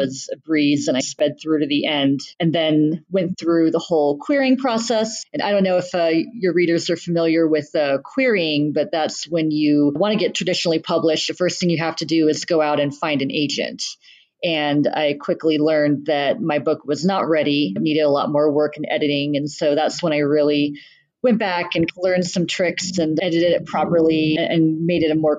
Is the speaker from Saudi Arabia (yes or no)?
yes; Saudi Arabia; also born or lived in Bahrain; I grew up in the Middle East, raised in Saudi Arabia and Bahrain, which is both a very, if you watch the news at all, like very politically charged kind of region